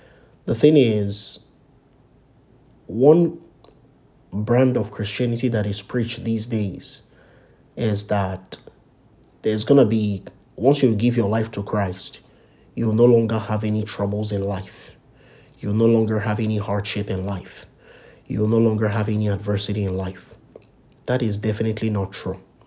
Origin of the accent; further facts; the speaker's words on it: Nigeria; there's this saying that I used to hear as a child growing up in Nigeria.